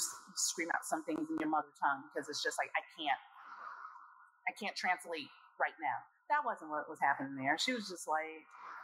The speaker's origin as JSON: {"language": "English", "town": "New York City", "region": "New York", "country": "United States", "said": "I'm from New York City. So I understand a lot of Spanish."}